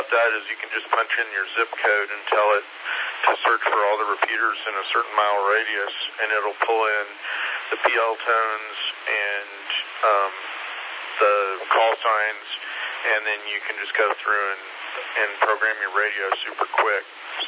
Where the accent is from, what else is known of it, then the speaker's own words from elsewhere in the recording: California, United States; I'm originally from California, so that's why it's a 6 call.